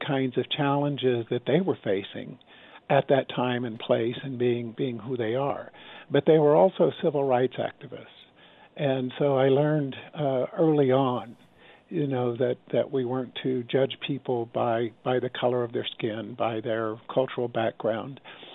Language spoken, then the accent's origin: English; Lawton, Oklahoma, United States; Well, I grew up in Lawton, Oklahoma, which is in southwest Oklahoma.